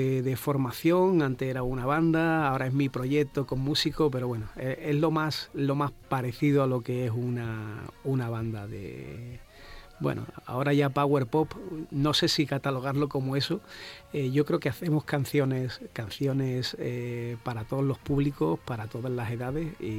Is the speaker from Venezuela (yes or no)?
no; Jerez de la Frontera, Andalusia, Spain; Sí, bueno, yo soy de Jerez